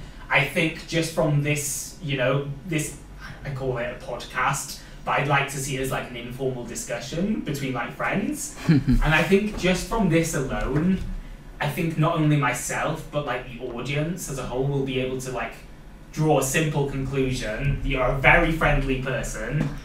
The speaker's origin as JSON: {"language": "English", "region": "Wales", "country": "United Kingdom", "accent": "Welsh", "said": "I think because I've got my Welsh accent coming through."}